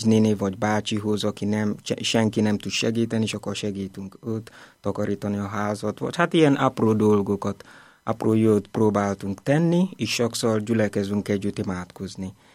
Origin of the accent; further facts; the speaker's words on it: Nigeria; Hungarian is a second language; now in Budapest, Hungary; szalézi vagyok, és Nigériából származok. A misszionárius vagyok itt Budapesten itt lakom